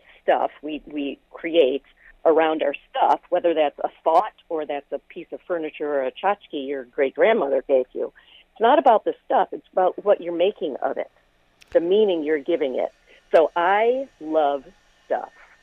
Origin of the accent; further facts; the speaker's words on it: Chicago, Illinois, United States; moved away; I'm from Chicago.